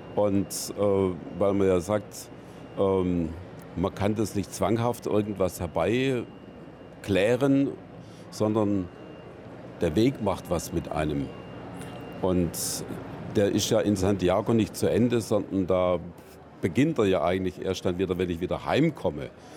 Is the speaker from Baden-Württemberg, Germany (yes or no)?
yes; Friedrichshafen, Baden-Württemberg, Germany; Ich komme aus Friedrichshafen, lebe ich momentan und war lange Pfarrer in Weingarten und in Ditzingen.